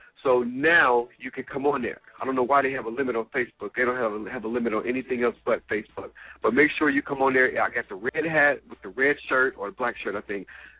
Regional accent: Cincinnati, Ohio, United States; I'm from Cincinnati, and I thought that I was coming here for the heat.

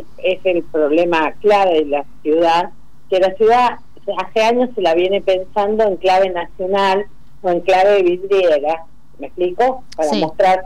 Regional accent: Buenos Aires, Argentina; venimos trabajando en pensar una Capital Federal distinta, como porteños, digamos.

